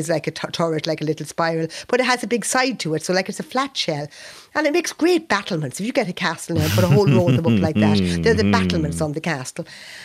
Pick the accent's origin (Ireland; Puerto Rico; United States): Ireland; Leinster; I come from County Louth, and we used to go to the beach over there in Allagasson and Claverhead, all along the coast there